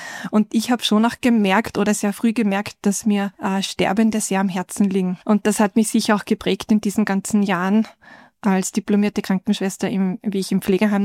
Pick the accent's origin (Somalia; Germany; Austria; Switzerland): Austria; Upper Austria; born there; Ja, ich bin eine gebürtige Oberösterreicherin und unsere Gemeinschaft, wir haben in Oberösterreich einige Filialen auch gehabt und davon auch einen Kindergarten, der ganz in der Nähe meiner Heimat war.